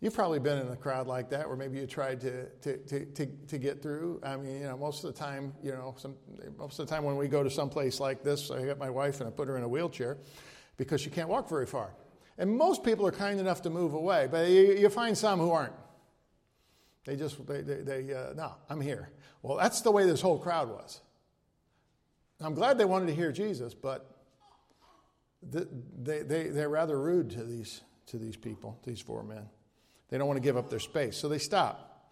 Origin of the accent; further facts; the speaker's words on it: Midwest, United States; accent: Midwestern; Take my Midwestern accent out of it.